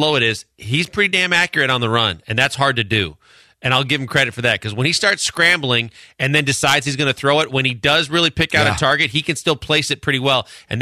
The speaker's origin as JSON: {"language": "English", "town": "Milwaukee", "region": "Wisconsin", "country": "United States", "said": "Not to mention the fact that I'm from Milwaukee."}